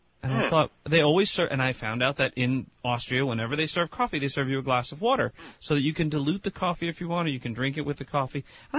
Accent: Ireland; and my parents, I mean, we're Irish, Sam, we drink very weak coffee historically.

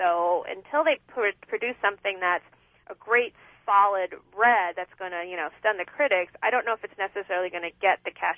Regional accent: Monterey, California, United States; I grew up in Monterey, California.

